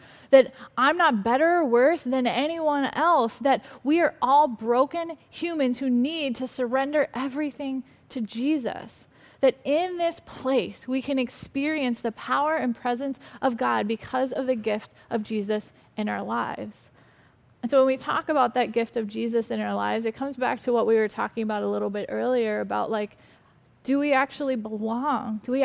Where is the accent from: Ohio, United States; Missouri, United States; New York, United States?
Ohio, United States; And so for me, I grew up in Ohio, and I shared a little bit of my high school story.